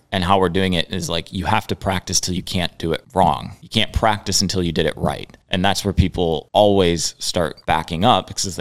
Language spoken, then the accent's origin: English; Winona, Minnesota, United States; Got into coaching pretty much when I was in college. I'm from Winona, Minnesota.